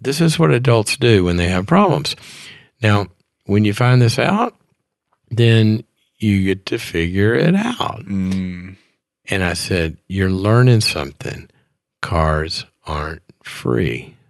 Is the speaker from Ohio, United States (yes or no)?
no; Mississippi, United States; also born or lived in Texas; I went to visit my girlfriend in Texas. I went to school in Texas. I was from Mississippi.